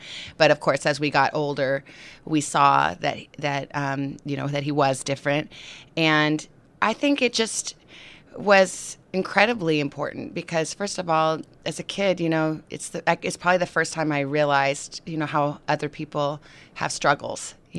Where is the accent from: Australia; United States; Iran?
Australia; born there; I'm a U.S. citizen. I was born in Australia